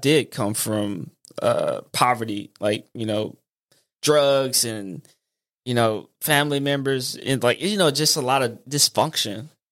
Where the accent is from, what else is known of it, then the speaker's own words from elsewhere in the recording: Ruston, Louisiana, United States; So, man, I'm from Louisiana, and Rustin, you went to La Tech, and I grew up in that small city, and I grew up on the east side of town